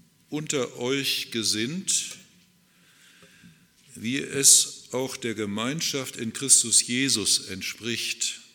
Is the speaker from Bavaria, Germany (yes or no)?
no; Kirchhundem, North Rhine-Westphalia, Germany; also born or lived in Schleswig-Holstein; Meine Eltern kamen aus Ostpreußen, sind dann in den 50er Jahren umgesiedelt ins Sauerland und bin aufgewachsen in Brachthausen, Kirchhundem. Da haben wir gewohnt, in Altenhundem habe ich Abitur gemacht, Lennestadt.